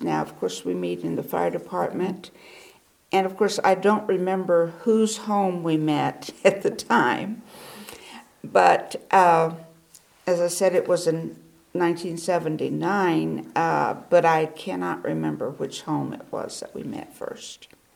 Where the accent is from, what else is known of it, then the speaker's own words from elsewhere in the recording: Heber Springs, Arkansas, United States; also born or lived in San Diego; I had moved from San Diego, even though I am from Arkansas, but it was closer from, I was born in Dresco. So I was, as a child, I was from Heber Springs. So I really didn't know people over here.